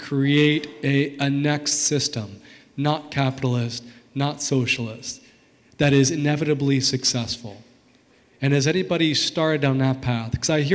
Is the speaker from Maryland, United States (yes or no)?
no; Florida, United States; I'm from Florida, so that means you never, it's unpredictable.